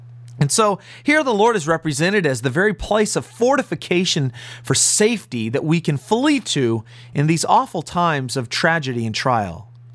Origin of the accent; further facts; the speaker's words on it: California, United States; I remember growing up in California